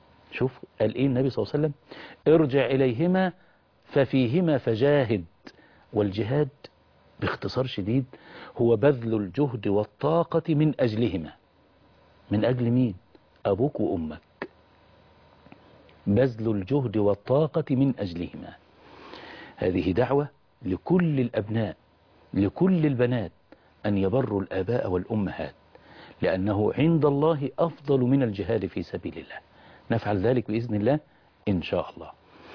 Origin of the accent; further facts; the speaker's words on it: Mansoura, Dakahlia, Egypt; فكان يقول لي انت منين … فاقول له من المنصورة.